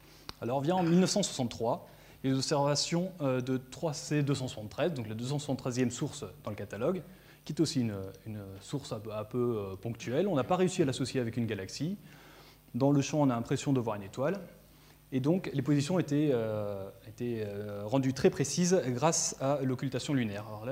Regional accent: Belgium; Donc, vu que je suis belge moi-même, je vais aussi dire quasar.

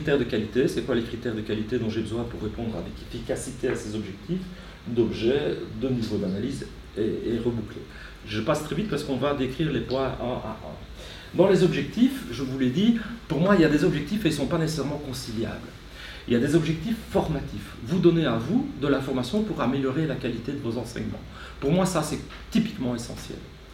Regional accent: Belgium; Chez nous, en Belgique, on commence à se dire

